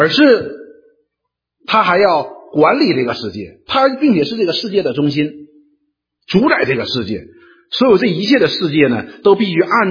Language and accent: Chinese; China; 所以以前呢讲到的说我们中国人说有九个太阳